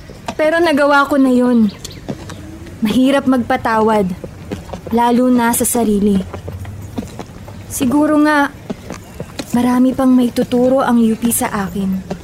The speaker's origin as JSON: {"language": "Tagalog", "town": "Baguio", "region": "Cordillera Administrative Region", "country": "Philippines", "said": "Dati, hinihingal pa ako noong galing ako sa Baguio."}